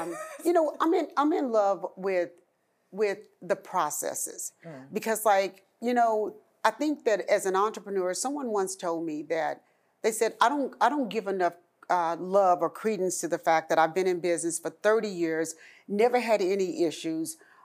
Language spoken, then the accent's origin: English; Oklahoma, United States; Although I'm still from Oklahoma